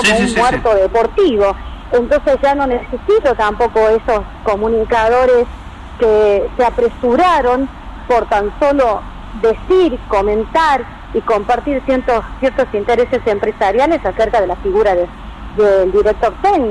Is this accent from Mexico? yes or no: no; Argentina; un país como el nuestro, anclado en Sudamérica